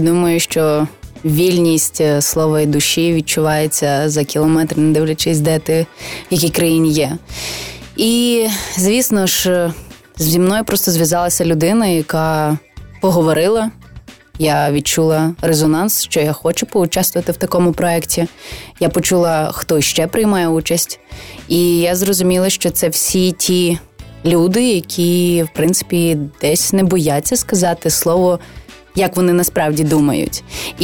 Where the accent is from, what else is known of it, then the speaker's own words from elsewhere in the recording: Western Ukraine, Ukraine; Мені 27 років, я живу в Україні, я українка, я із Західної України.